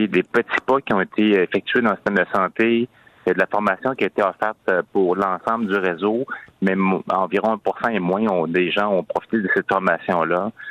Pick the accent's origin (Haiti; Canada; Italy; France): Canada; Quebec; Je viens de la région de la Côte-Nord, donc de Baie-Comeau, de Sept-Îles